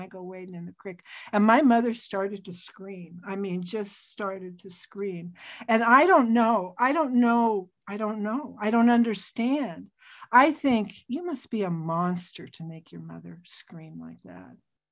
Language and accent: English; Missoula, Montana, United States; born there; And they moved up the Rattlesnake in Missoula, and I was born in October of 1948.